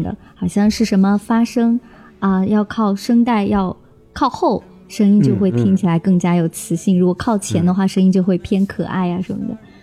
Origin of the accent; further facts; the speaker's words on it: Xuzhou, Jiangsu, China; born there; 我的话，其实我是出生在徐州的。